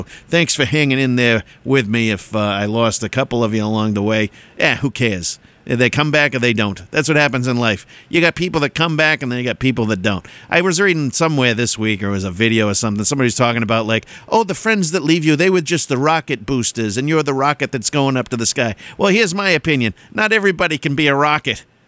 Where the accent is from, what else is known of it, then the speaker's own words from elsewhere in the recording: Tewksbury, Massachusetts, United States; So I'm from Tewksbury, Massachusetts.